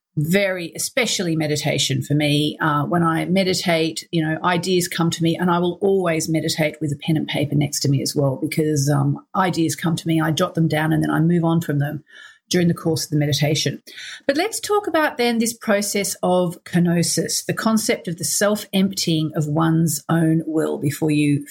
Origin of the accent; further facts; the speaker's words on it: Australia; being Australian